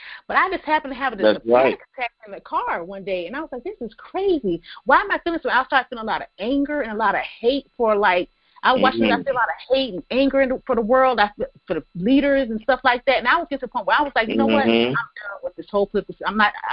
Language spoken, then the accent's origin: English; South Carolina, United States; And I grew up in South Carolina, from a little small town, South Carolina, that have a church literally on every corner